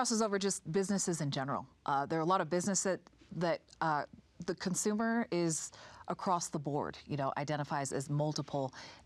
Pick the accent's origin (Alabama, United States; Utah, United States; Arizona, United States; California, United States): Utah, United States; Salt Lake City; also born or lived in Hawaii / Washington, D.C.; Originally from the beautiful islands of Hawaii, but raised here in Salt Lake City. Spent about 13 years of my career on Capitol Hill in Washington, D.C.